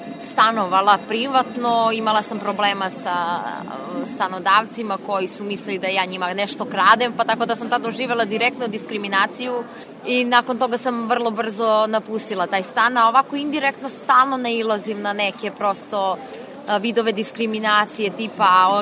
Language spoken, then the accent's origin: Serbian; Pirot, Pirot District, Serbia; dolazim iz Pirota, inače studentkinja Fakulteta umetnosti u Nišu.